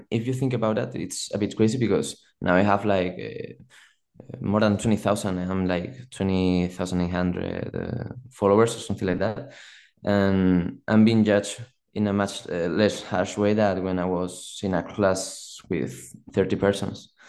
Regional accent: Madrid, Community of Madrid, Spain; also born or lived in Southern Spain; I'm a physical therapist from Spain. I'm 27 at the moment. And I was born in Madrid. I was raised in the south, but I came back when I was 16 or so to finish my studies and start college.

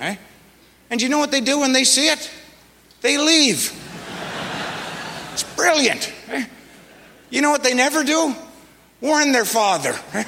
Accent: Canada; I'm a Canadian. I want my Tim Hortons.

